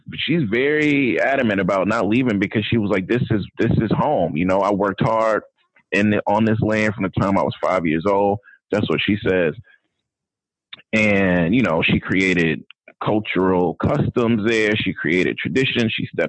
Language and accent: English; Jackson, Mississippi, United States; I'm from Jackson particularly, and real talk, like what Jackson is doing in the world right now, attempting to do in the world right now, is amazing.